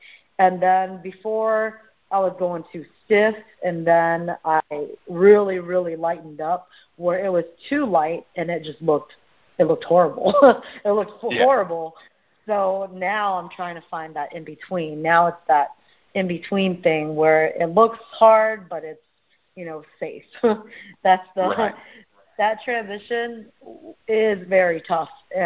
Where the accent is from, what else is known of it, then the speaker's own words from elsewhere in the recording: United States; Since I am Chinese American, I embrace both my heritage with the Chinese background and the American background.